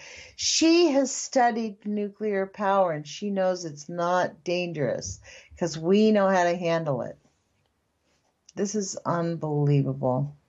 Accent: United States; I have to say, as an American, it hurts to realize that we have a government built up

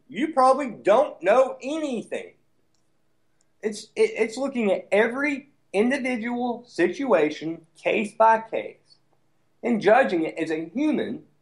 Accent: the South, United States; Hey, I remember I was 6 years old and you know, I'm from the South.

